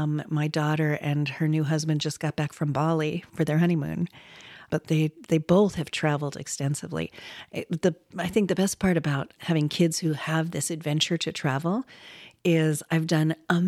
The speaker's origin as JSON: {"language": "English", "town": "San Diego", "region": "California", "country": "United States", "tie": "born or raised there", "also_born_or_lived": "Loma Linda", "said": "San Diego, because that's really where my formative years were."}